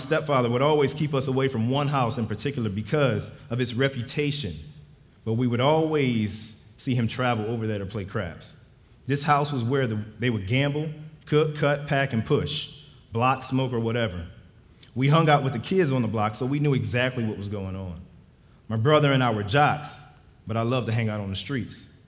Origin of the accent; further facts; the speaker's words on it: Edgewood, Maryland, United States; also born or lived in Havre de Grace; I was born in Havre de Grace, Maryland, but raised in Edgewood with my older brother, Tavis, by my mom and eventual stepfather.